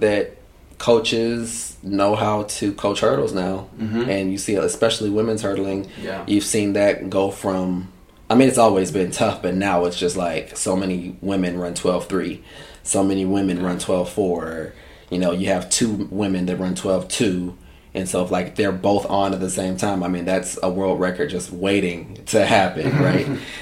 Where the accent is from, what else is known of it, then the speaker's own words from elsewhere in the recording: Marietta, Georgia, United States; So I was raised in Georgia, Atlanta, Georgia area. Actually, Marietta, Georgia, which is metro Atlanta.